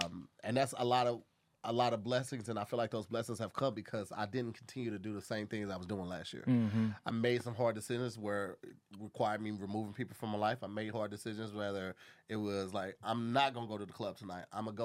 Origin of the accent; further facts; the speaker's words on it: St. Louis, Missouri, United States; He's also from my hometown, St. Louis, Missouri